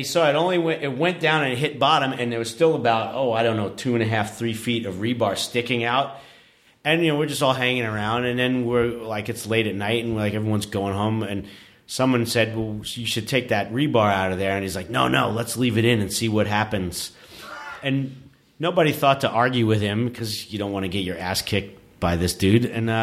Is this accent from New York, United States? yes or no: yes; New York City, New York, United States; We were so bad when we were kids. I mean, I grew up in New York City, and like, especially on Halloween, that's, you know, when shit would really just hit the fan.